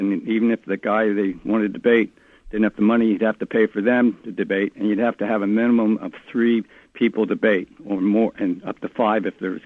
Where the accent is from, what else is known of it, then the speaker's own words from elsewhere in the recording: Pennsylvania, United States; moved away; First off, I'm a transplant from Pennsylvania outside Philadelphia.